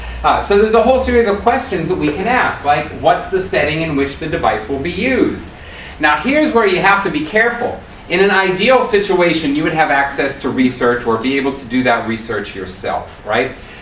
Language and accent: English; New Orleans, Louisiana, United States; I'm from New Orleans in a good big storm, you know, but out here, people are like, oh, wow, it's really raining.